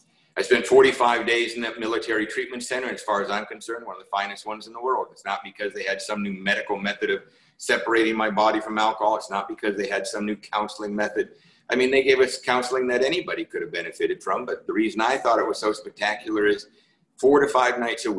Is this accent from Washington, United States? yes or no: yes; Seattle, Washington, United States; I'm from Seattle, so of course we're Seahawks fans.